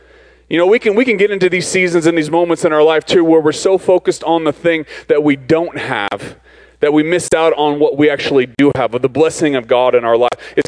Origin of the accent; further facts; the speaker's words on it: Arizona, United States; I think that's part of the reason I'm here is because we're from Arizona